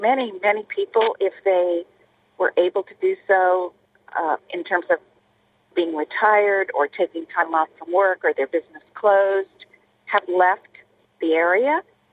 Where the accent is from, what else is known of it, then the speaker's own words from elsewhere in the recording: California, United States; And it's not my particular home where I live, but it's my home, as you said, for generations of my family.